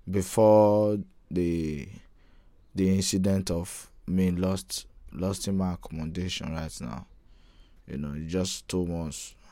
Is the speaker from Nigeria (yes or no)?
yes; Nigeria; also born or lived in Libya / Italy; now in Lyon, France; I'm from Nigeria. I can say it's a very long story because from Nigeria, I came to Libya, from Libya to Italy. After some time in Italy, I came to Lyon.